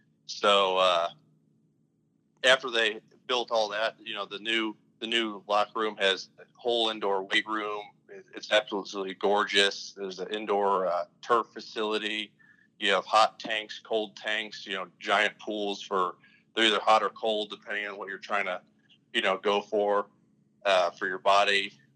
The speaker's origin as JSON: {"language": "English", "town": "Cleveland", "region": "Ohio", "country": "United States", "tie": "born or raised there", "said": "I grew up in Cleveland, Ohio, and I went to all boys Catholic high school, St. Edward"}